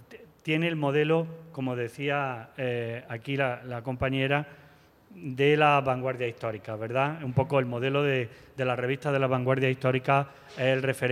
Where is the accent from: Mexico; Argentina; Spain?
Spain; Jaén, Andalusia; Desde Jaén, que es de donde yo soy